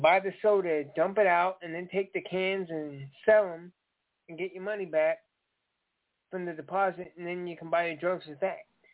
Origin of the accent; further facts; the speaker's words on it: Durban, KwaZulu-Natal, South Africa; I'm from Durban, South Africa.